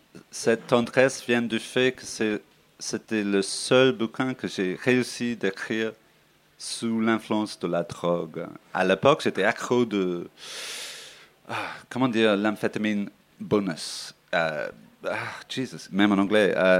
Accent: Ireland; French is a second language; now in France; Je viens d'une île, ok. Ireland, c'est une île, et on est séparé de l'Europe par une autre île, Grande-Bretagne, Britain même. Tu vois, on est vraiment isolé.

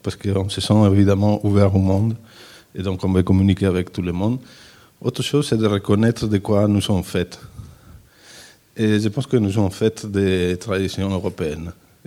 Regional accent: Italy; now in Spain; Bon, moi, je suis italien, j'habite en Espagne, j'ai fait mes études en France

